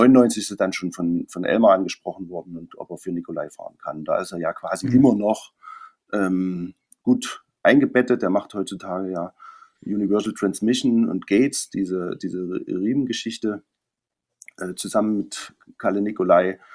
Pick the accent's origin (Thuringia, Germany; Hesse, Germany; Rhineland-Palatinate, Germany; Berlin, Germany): Thuringia, Germany; Gera; Also ich komme eigentlich aus Thüringen, aus Gera.